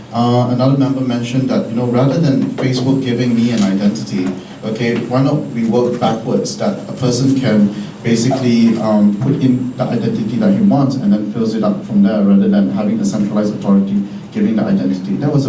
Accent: Malaysia; I'm from Malaysia.

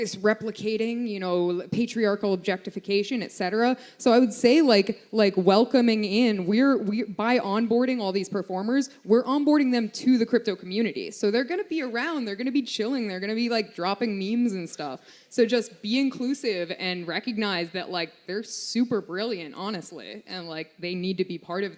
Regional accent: Canada; like I come from Canada

